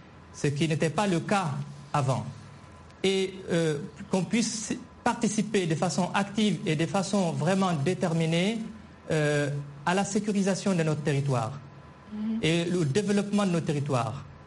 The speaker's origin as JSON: {"language": "French", "country": "Mali", "said": "Nous sommes des Azawadiens, nous sommes des autochtones"}